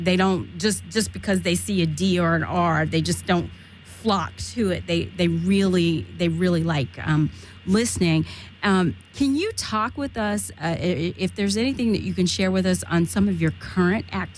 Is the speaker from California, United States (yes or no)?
yes; California, United States; being a Californian, we completely, regardless of your religion, here in California, we get it.